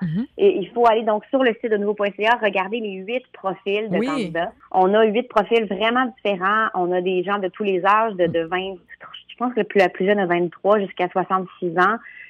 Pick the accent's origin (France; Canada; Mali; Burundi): Canada; Quebec City, Quebec; Non, je suis vraiment pas une fille de campagne. Moi, ben, je viens de Québec. Je suis une fille de banlieue, en fait. Je viens de Québec, mais j'ai pas grandi sur une ferme partout. J'ai pas du tout cette passé-là, ouais.